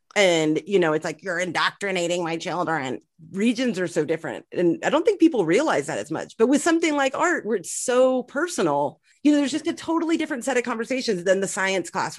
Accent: Plano, Texas, United States; like the district that I grew up in near Dallas

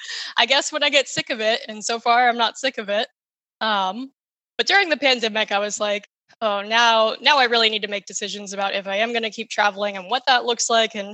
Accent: Kentucky, United States; But then it's also like my home state is Kentucky.

